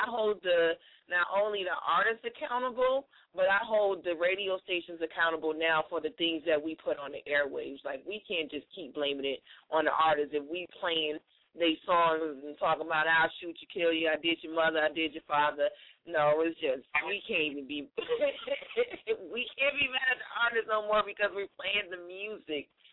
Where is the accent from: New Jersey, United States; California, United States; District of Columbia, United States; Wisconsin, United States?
New Jersey, United States; Newark; big shout out to Newark, my hometown.